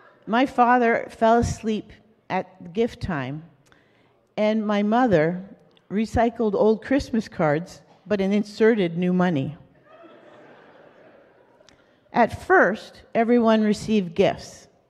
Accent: Scarborough, Ontario, Canada; growing up in Scarborough as a first-generation Canadian

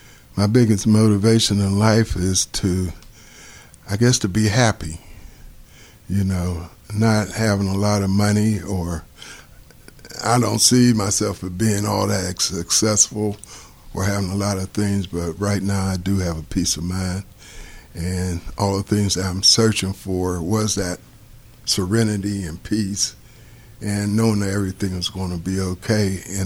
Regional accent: McKeesport, Pennsylvania, United States; I was born and raised in McKeesport. I went to McKeesport High School. I've been living here probably 55 years of my 65 years on earth.

